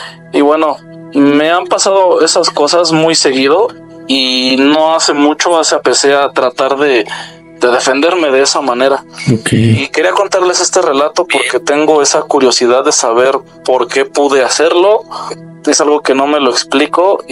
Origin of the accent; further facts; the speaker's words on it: Atizapán de Zaragoza, State of Mexico, Mexico; Soy de Atizapán de Zaragoza, Estado de México.